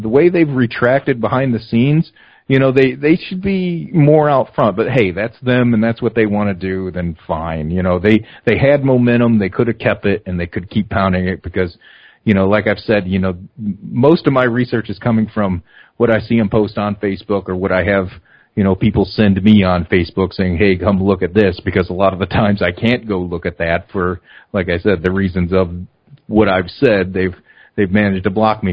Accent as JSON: {"language": "English", "town": "Chesterton", "region": "Indiana", "country": "United States", "tie": "born or raised there", "lives_now": "Raleigh, United States", "said": "I grew up in Chesterton, Indiana, at the First Christian Church, baptized, full immersion."}